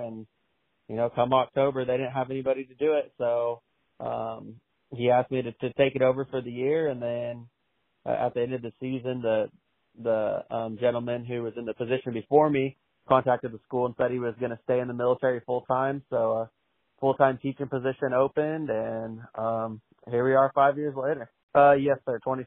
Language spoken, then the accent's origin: English; Kansas, United States; Yeah, I grew up in Kansas, and you know, played football and basketball and ran track in high school.